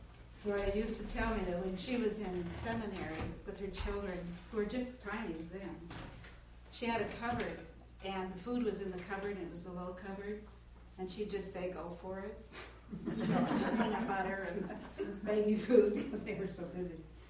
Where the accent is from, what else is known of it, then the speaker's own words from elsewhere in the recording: Baker City, Oregon, United States; born there; And I was born in Baker City, Oregon, which is in northeastern Oregon. It's a little tiny mining town. And its population is 10,000.